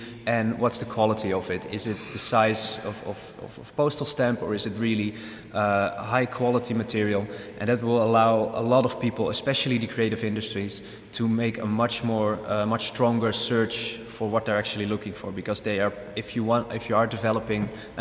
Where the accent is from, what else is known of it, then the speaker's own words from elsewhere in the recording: Netherlands; English is a second language; This is one example from the Netherlands, where I come from